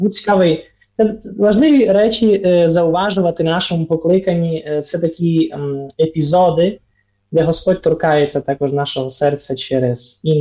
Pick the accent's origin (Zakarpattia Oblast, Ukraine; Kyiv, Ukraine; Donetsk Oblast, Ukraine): Zakarpattia Oblast, Ukraine; я походжу з Закарпаття. Із греко-католицької сім'ї